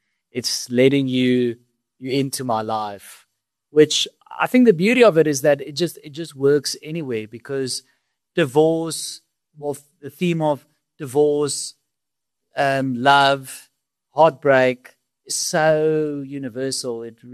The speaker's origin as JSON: {"language": "English", "country": "South Africa", "lives_now": "Australia", "said": "that proves that it's not just people laugh at me because I'm South African and I'm saying South African things which are making them laugh."}